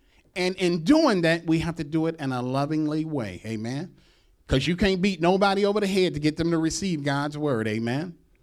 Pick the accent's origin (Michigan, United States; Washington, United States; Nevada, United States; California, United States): Michigan, United States; Detroit; or when we were growing up in Detroit, when we were little kids